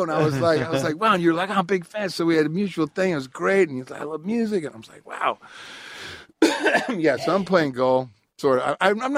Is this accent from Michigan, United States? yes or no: yes; Detroit, Michigan, United States; because I grew up in Detroit